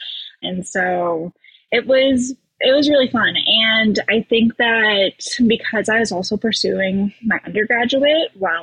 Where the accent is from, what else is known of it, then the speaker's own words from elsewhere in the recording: Camas, Washington, United States; Yeah, so I grew up in Southwest Washington. It's about 15 minutes outside of Portland.